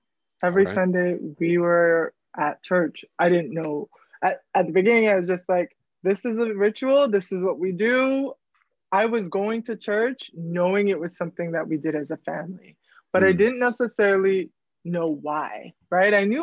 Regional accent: Scarborough, Ontario, Canada; also born or lived in Brampton; So I grew up in Scarborough, and we moved to Brampton in my high school years.

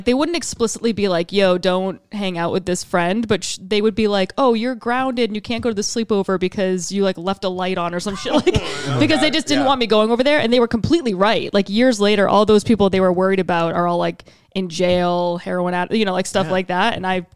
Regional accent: Sandwich, Massachusetts, United States; So a little town called Sandwich, Massachusetts.

